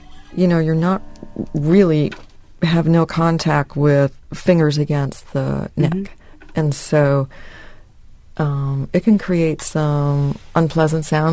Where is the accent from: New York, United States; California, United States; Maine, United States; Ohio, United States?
New York, United States; Woodstock; or I think in one instance I sent the recordings to my hometown of Woodstock, New York